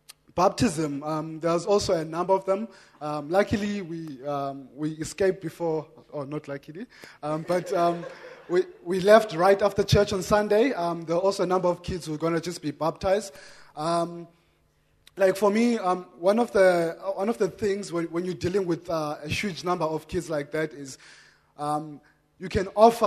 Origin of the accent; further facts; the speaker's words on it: Barkly East, Eastern Cape, South Africa; I'm from Barclay East. I grew up there.